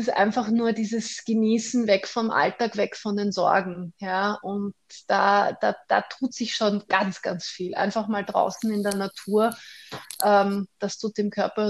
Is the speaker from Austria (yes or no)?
yes; Vienna, Austria; Genau, ich komme aus Wien.